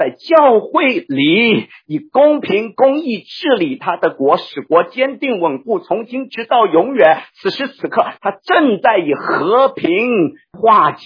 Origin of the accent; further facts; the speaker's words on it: China; 我是中国人，我讲的是中国话，我本来没有共同语言的